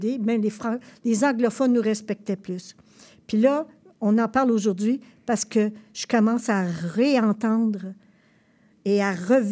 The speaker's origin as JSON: {"language": "French", "town": "Montreal", "region": "Quebec", "country": "Canada", "tie": "born or raised there", "said": "nous, quand on était petits, à Montréal, on venait au centre-ville et tout le monde parlait anglais."}